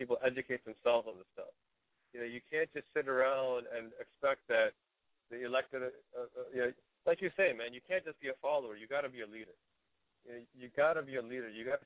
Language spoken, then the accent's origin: English; United States; as an American, I love our Constitution.